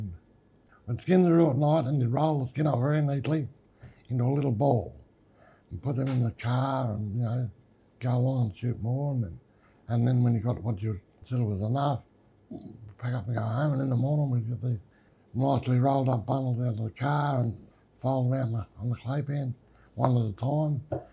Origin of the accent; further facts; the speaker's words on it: Broken Hill, New South Wales, Australia; I was born in Broken Hill in 1947 on April the 7th. I'm the younger born of twins and went to school here till I know 6 or 7, I forget.